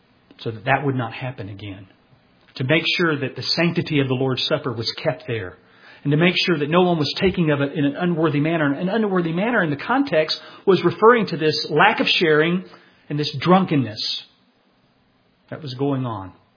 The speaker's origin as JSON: {"language": "English", "region": "Bible Belt", "country": "United States", "said": "Now, you and I, we're from the Bible Belt."}